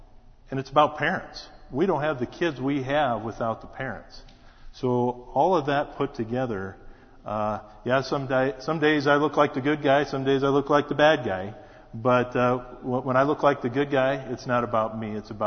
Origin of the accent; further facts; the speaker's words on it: South Dakota, United States; And I said, "That's right. We're from South Dakota."